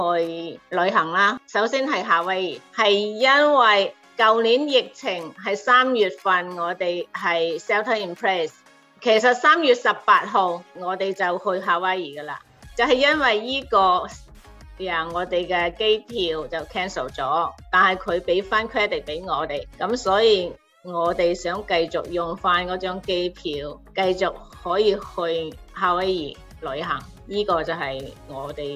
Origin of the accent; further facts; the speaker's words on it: Zhongshan, Guangdong, China; now in United States; 我系响中国广东中山长大的，我是2008年7月移民来到美国，到美国已经13年了。